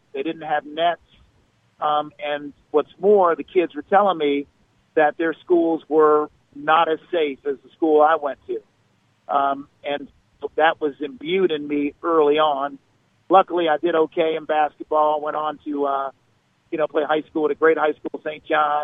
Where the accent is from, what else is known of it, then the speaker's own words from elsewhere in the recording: Haiti; now in United States; Oh, yeah. We are full Haitian. I became naturalized as an American citizen after my father passed.